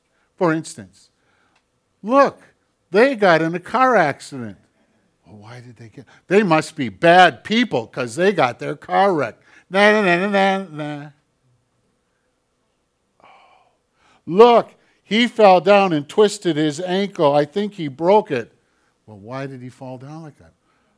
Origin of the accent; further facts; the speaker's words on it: United States; I'm an American. I'm a pastor. I'm a Christian. I'm a guy.